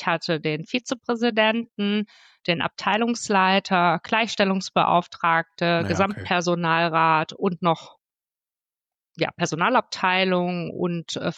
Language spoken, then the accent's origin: German; Hesse, Germany; now in Cologne, Germany; wir kommen beide aus Nordhessen